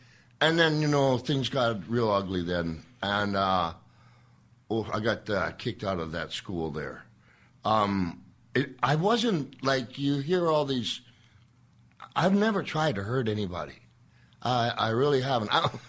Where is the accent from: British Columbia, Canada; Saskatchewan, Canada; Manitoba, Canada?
Saskatchewan, Canada; Saskatoon; born there; I was born in Saskatoon, and I'm a snow boy.